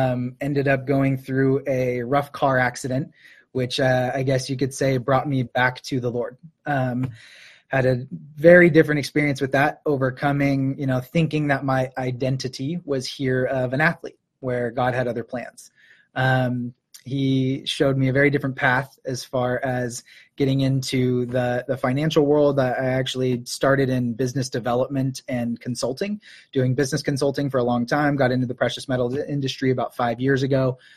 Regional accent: Oregon, United States; Yeah, grew up in Oregon, a little smaller town than where I am now.

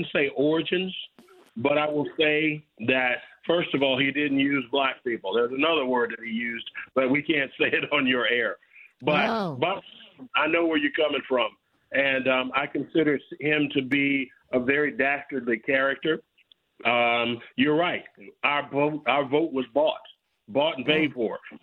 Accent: United States; most black people are just as American as anybody else, and I am one of them.

